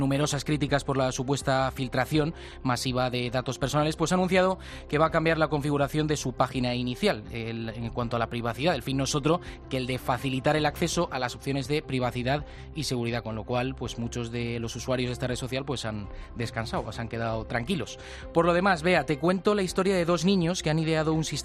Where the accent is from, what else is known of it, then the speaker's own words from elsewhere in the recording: Valencia, Valencian Community, Spain; 30 grados en Valencia capital, que se dice pronto, récord histórico.